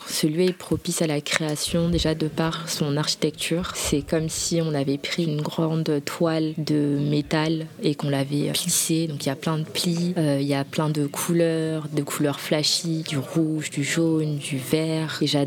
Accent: Évry, Île-de-France, France; now in Nantes, France; j'ai 26 ans. J'ai grandi en fait à Évry dans le 91 en région parisienne et j'ai déménagé il y a peu de temps à Nantes à l'âge de 7 ans.

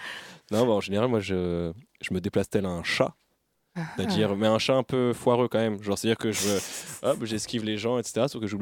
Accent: Rennes, Brittany, France; moi, j'ai grandi à Rennes, donc déjà qui est une plus grande ville.

